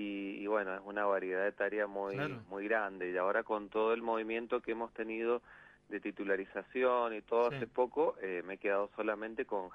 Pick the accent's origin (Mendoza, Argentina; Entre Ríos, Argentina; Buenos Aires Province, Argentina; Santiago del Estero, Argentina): Mendoza, Argentina; Soy de Ciudad, de la sexta sección de Ciudad Mendoza.